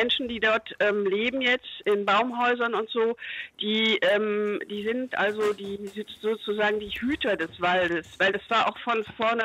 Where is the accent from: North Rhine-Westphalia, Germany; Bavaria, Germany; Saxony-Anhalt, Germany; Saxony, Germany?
North Rhine-Westphalia, Germany; Aachen; ich komme aus Aachen und in der Nähe gibt es den Hambacher Forst.